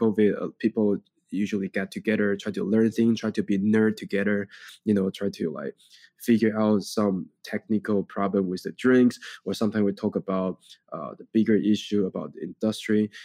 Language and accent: English; Taiwan; we grew up in Taiwan. We are basically drinking bubble tea grow up.